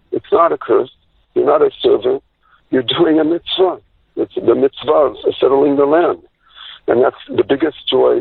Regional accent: United States; I mean, I was born in America in the middle of a suburban area. I grew up as a sports, how do you say, a jock

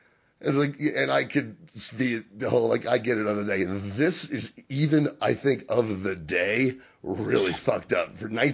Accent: the South, United States; born there; and I was born in the South.

